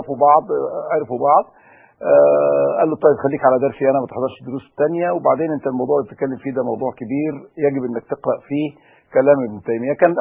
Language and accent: Arabic; Alexandria, Alexandria Governorate, Egypt; انا نشأت في مدينة الاسكندرية